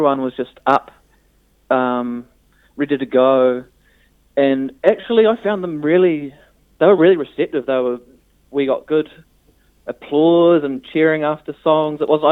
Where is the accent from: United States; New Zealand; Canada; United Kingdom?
New Zealand; they're drawn to the fact that we're from New Zealand.